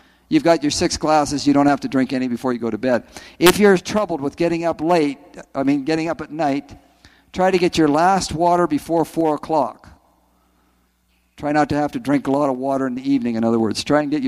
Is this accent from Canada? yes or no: yes; Ottawa, Ontario, Canada; I came from Ottawa. And in our home in Ottawa, the water came right out of the Ottawa River, right into our tap.